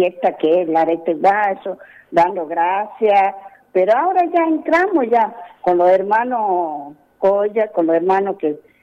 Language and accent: Spanish; Peña Morada, Salta, Argentina; now in Tartagal, Argentina; porque yo me crié en el campo, bueno, por mi hijo, por el estudio, yo me vine acá en Tartagal. Yo soy de Peña Morada